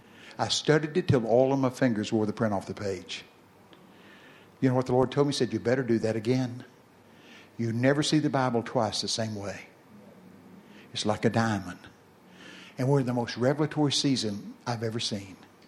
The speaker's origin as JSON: {"language": "English", "region": "Texas", "country": "United States", "said": "See, I'm from Texas. I can work with that."}